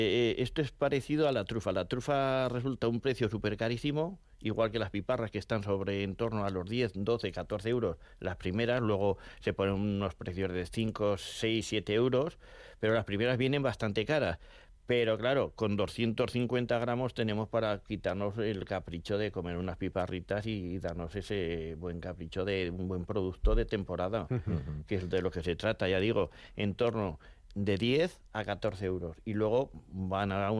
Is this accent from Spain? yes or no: yes; Montañana, Aragon, Spain; Yo soy de Montañana. En Montañana, yo recuerdo cuando era crío de 12, 14 años, íbamos a coger tomates, los chavales